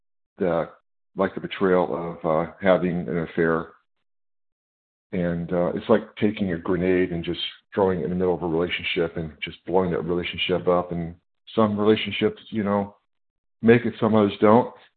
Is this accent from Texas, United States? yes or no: no; California, United States; I'm from California.